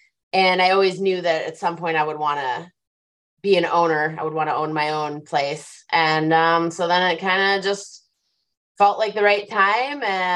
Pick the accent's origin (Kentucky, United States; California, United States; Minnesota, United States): Minnesota, United States; now in Colorado, United States; I really wanted to bring like 1,000 square feet of my hometown to Colorado, you know, kind of selfishly so that I could hang out. Yeah. Sort of in Minnesota, but with better weather.